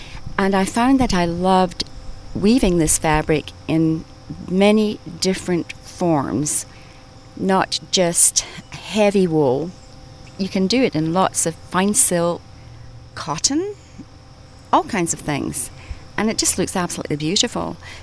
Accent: Cambuslang, Scotland, United Kingdom; moved away as an adult; now in United States; I'm from Cambuslang, Glasgow, Scotland. I immigrated to America in 1963. I've been here for a long time

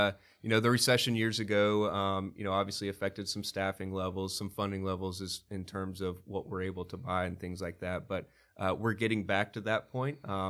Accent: Charlotte, North Carolina, United States; And I'm from Charlotte. You know, I was a park participant growing up. I went to summer camp at Freedom Park.

